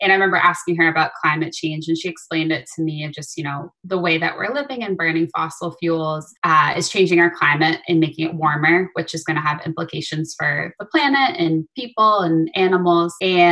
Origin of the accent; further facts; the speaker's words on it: Massachusetts, United States; For me personally, I grew up on Cape Cod.